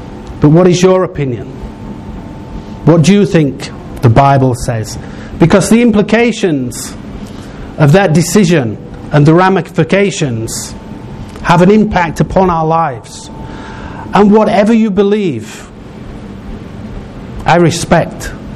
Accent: United Kingdom; Don't you know I'm British? We don't do that.

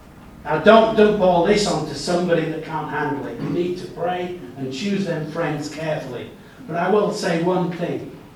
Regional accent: England, United Kingdom; It happened in England, and I'm ashamed to be English or British, if you like, because I'm half Welsh.

